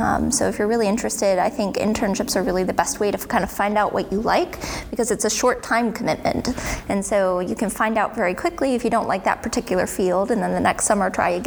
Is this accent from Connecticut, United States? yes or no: no; Texas, United States; Like, I grew up mostly in Texas, so severe thunderstorms are pretty common.